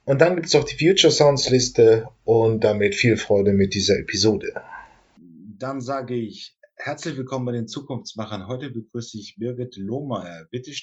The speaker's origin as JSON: {"language": "German", "region": "Northern Germany", "country": "Germany", "said": "Ich komme aus Norddeutschland."}